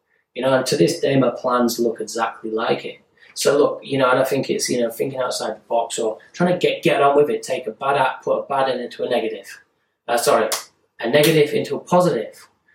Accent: England, United Kingdom; Me being English, which I've suffered with, is, and not having my residency, I wasn't acceptable for payments.

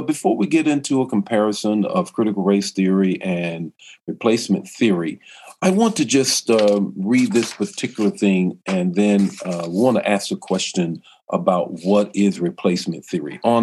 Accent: North Carolina, United States; because you know I am from North Carolina

